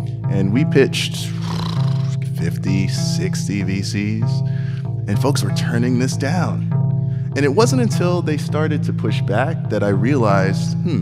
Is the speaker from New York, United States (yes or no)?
yes; Queens, New York, United States; I grew up in Queens, New York, projects, welfare, bouts of homelessness, that sort of stuff, right?